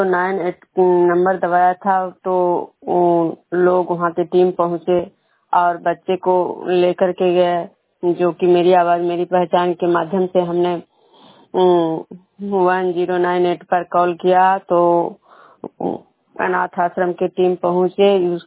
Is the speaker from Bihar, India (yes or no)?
yes; Bishunpur, Bihar, India; मैं बिष्णुपुर ग्राम खजरा पंचायत नालंदा जिला नगर निगम प्रखंड की निवासी हूँ।